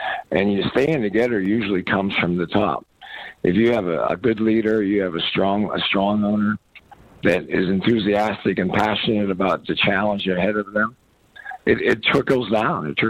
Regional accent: Pittsburgh, Pennsylvania, United States; he kind of just reminds me of a guy from the Pittsburgh steel mills when I grew up in Pittsburgh.

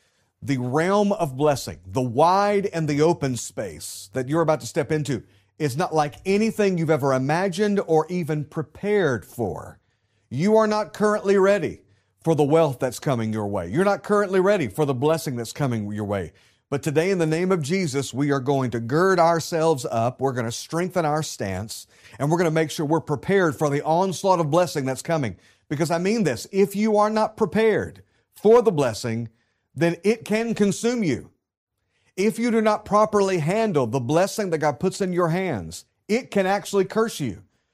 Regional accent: North Carolina, United States; I say howdy. I'm from North Carolina.

